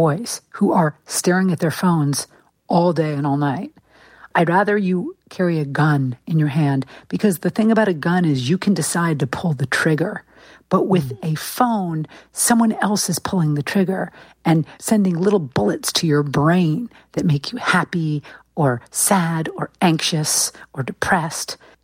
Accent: San Francisco, California, United States; now in Manhattan, United States; I'm from San Francisco. I live in Manhattan.

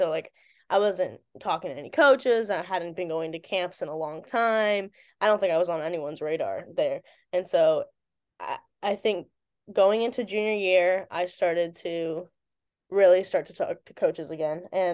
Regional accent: Virginia, United States; Like it was either like a far extreme or like in DC, because I'm from Virginia.

